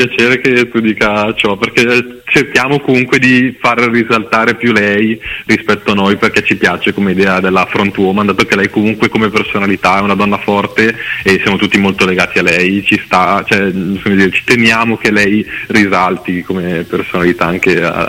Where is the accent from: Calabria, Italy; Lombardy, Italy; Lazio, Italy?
Lombardy, Italy; Bergamo; Noi siamo di Bergamo, siamo sparsi un po' per la provincia bergamasca tutti quanti.